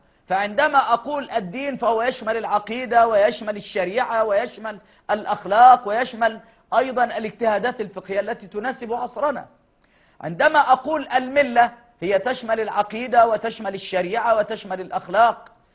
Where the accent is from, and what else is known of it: Egypt